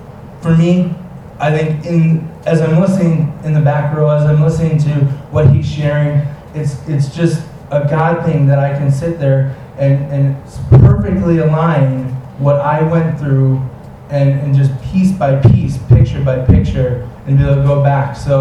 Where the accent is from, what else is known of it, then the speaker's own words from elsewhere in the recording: Wisconsin, United States; I'm from Wisconsin, so I travel